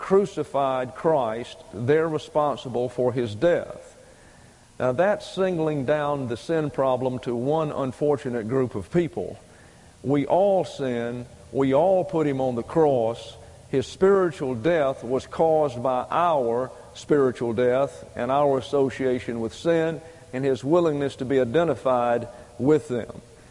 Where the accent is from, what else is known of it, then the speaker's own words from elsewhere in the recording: the South, United States; I am originally from the South. I'm becoming more and more a Yankee as I stay here.